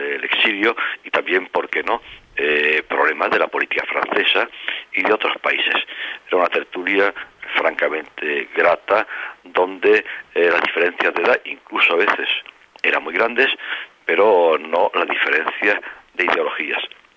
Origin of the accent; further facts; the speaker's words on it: Spain; españoles, como era mi caso, que vivíamos en España, pero que éramos antifranquistas.